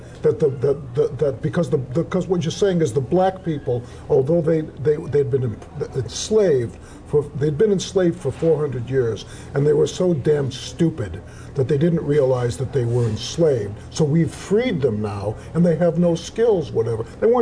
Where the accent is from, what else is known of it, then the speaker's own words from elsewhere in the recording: Chicago, Illinois, United States; It's a bunch of housewives from Chicago, my hometown.